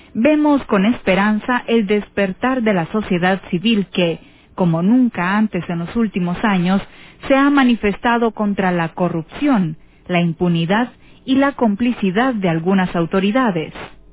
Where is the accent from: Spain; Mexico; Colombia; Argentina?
Mexico; Compartimos como mexicanos la pena y el sufrimiento de las familias